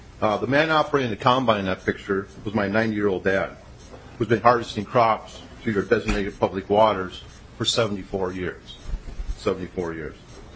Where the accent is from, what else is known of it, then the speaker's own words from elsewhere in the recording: Wheaton, Minnesota, United States; I'm from Wheaton, Minnesota.